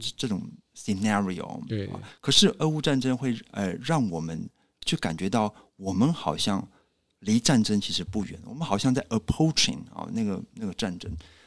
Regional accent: Taiwan; 那就是在我们台湾这边嘛

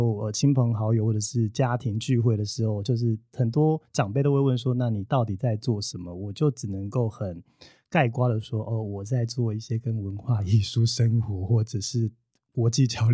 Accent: Japan; Chinese is a second language; 如果我们要以国籍上来讲，我是一个日本人没有错，只是中文讲的比较好一点点。

